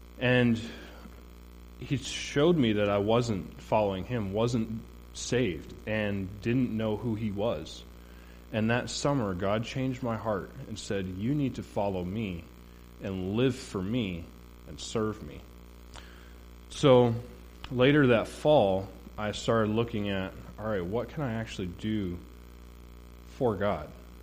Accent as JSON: {"language": "English", "town": "Watkins Glen", "region": "New York", "country": "United States", "tie": "born there", "said": "So, I was born in Watkins Glen, New York."}